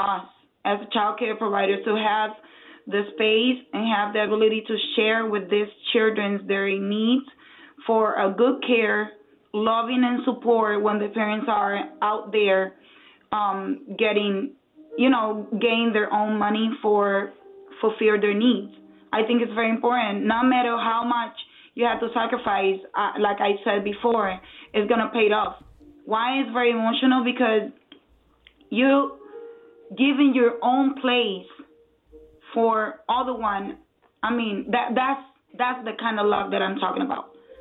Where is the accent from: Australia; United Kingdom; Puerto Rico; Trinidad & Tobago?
Puerto Rico; moved away as an adult; I came from Puerto Rico 7 years ago, and I'm in this business of taking care of children for 3 years.